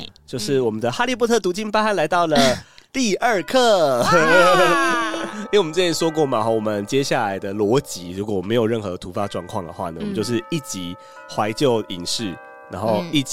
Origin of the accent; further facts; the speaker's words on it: Kaohsiung, Taiwan; now in Taipei, Taiwan; 你们不知道我来自高雄吗？